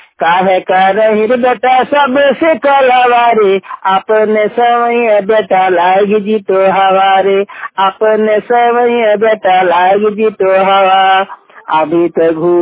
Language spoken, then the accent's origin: Hindi; Dhanbad, Jharkhand, India; हम झारखंड का रहने वाला हूँ, डिस्ट्रिक्ट धनबाद।